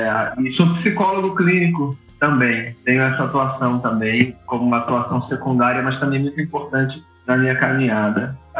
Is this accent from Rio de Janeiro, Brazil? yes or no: yes; Rio de Janeiro, Brazil; accent: carioca; Eu sou carioca, da Gema, meu sotaque não nega.